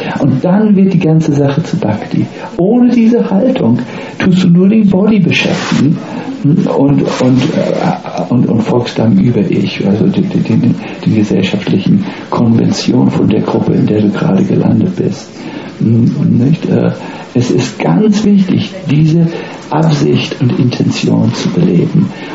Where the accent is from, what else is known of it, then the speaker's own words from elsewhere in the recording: Northern Germany, Germany; Ich komme aus Norddeutschland, da macht man sowas nicht.